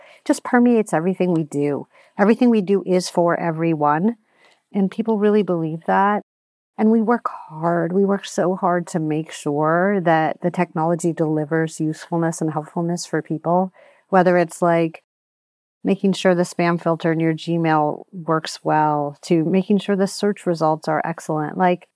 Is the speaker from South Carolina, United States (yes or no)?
no; Michigan, United States; So I grew up in Michigan, and I grew up at a time I was so lucky where we weren't overscheduled. We just played outside. My brothers and I played football a lot. I mean, I'm from Michigan, and football's a thing there.